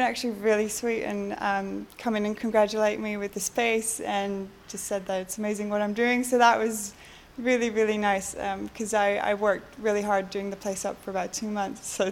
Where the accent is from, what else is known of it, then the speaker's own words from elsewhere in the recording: Amsterdam, North Holland, Netherlands; moved away as an adult; now in London, United Kingdom; I'm 25 years old, I'm from Amsterdam.